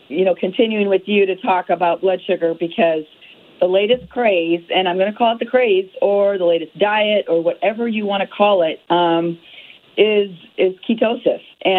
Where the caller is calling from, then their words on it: Des Moines, Iowa, United States; And I'm calling today from Des Moines, Iowa. I got to spend some time with my family here in Iowa for the 4th.